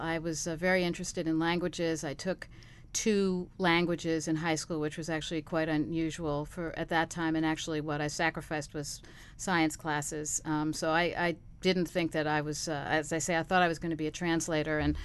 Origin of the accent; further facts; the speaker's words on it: Buffalo, New York, United States; born there; I was born in Buffalo, New York, a very long time ago.